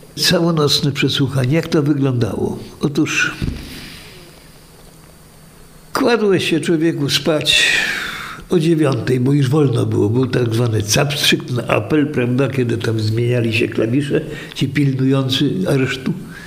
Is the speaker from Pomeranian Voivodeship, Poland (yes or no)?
yes; Gdańsk, Pomeranian Voivodeship, Poland; często przechodziłem, bo byłem gdańszczaninem, koło tego więzienia